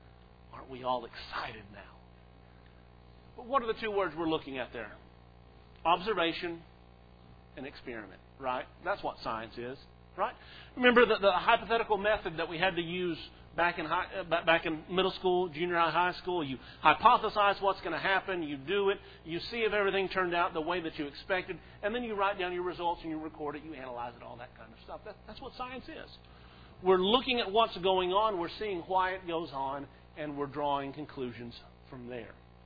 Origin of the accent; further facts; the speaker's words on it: Arkansas, United States; I'm from Arkansas.